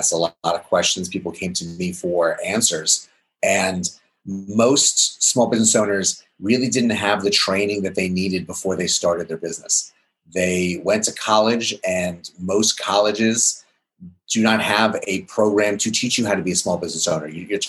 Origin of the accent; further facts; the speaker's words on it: Jacksonville, Florida, United States; I'm from Jacksonville, Florida.